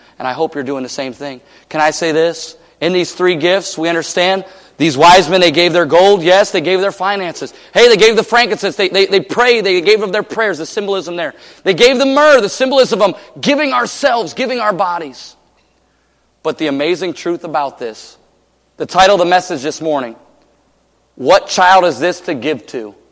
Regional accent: Michigan, United States; now in Oregon, United States; I grew up in Michigan. My wife was from Virginia.

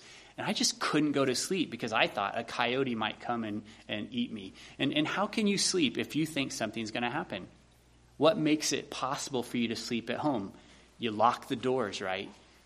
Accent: the South, United States; accent: southern; if I spoke too fast or you couldn't hear or understand through my slightly southern accent sometimes

